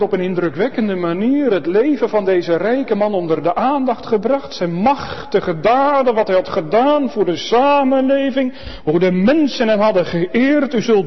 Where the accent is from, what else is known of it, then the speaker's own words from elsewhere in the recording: Gelderland, Netherlands; Maar op de Veluwe waar ik opgegroeid ben had je dat vroeger ook, het aanzeggen.